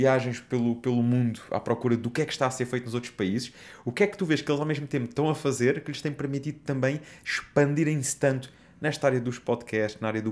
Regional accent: Portugal; Somos portugueses, assumimos o português do que estar ali a fazer brasileiro.

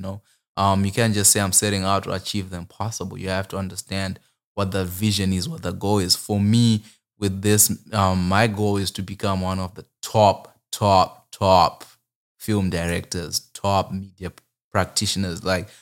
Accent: Zimbabwe; because I come from Zimbabwe originally

